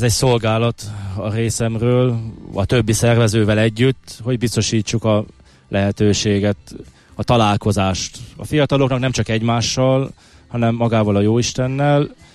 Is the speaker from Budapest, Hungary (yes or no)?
no; Jász-Nagykun-Szolnok, Hungary; Hát én Szolnok megyei vagyok